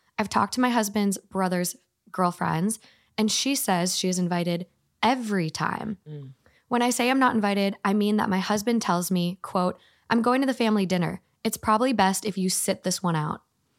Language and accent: English; Minnesota, United States; I'm from Minnesota. So her husband played